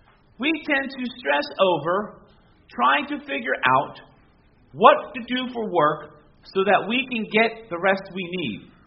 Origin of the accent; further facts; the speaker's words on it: Miami, Florida, United States; I grew up in Miami. Stuff grew like that all year round.